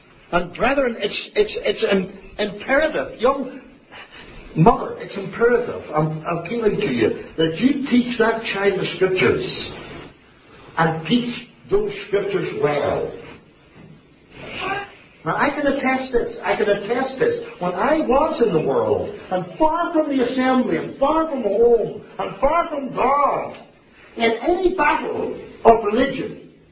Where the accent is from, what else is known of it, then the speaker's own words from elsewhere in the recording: Northern Ireland, United Kingdom; I was brought up in the Sunday school. In the Sunday school in Northern Ireland